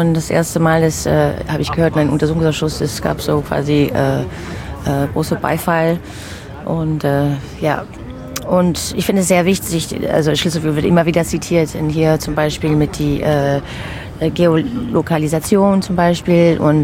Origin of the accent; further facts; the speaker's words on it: United States; German is a second language; now in Germany; Ich bin hier wahlbeheimatet. Ich komme aus den USA, habe kubanische Hintergrund.